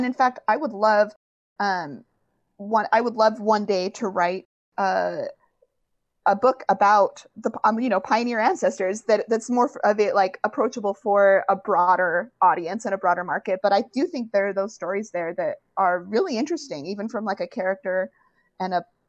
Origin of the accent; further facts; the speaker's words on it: Provo, Utah, United States; born there; also born or lived in Bay Area / D.C. / Las Vegas; now in Seattle, United States; I was born in Utah, born in Provo, went to BYU, got my master's degree at BYU.